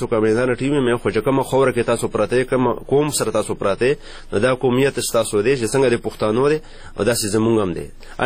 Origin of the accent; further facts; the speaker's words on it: Khyber Pakhtunkhwa, Pakistan; کم مواقع چې زمونږ په پاکستان کې